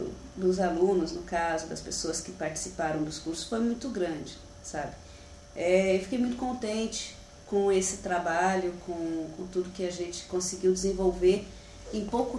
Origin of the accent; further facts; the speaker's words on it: Araguari, Minas Gerais, Brazil; Passei minha infância lá, no Triângulo Mineiro. Araguari, aí um beijo pro povo aí.